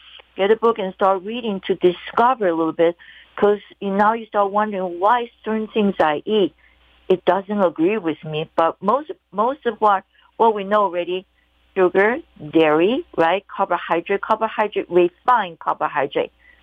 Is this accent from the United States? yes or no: no; Taiwan; I love the blood type because growing up in Taiwan, I think Chinese and Japanese, we talk about blood type a lot.